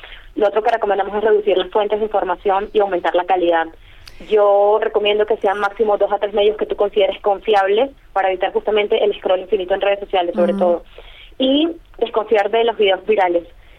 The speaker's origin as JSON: {"language": "Spanish", "country": "Venezuela", "said": "al saber de hecho que soy venezolana"}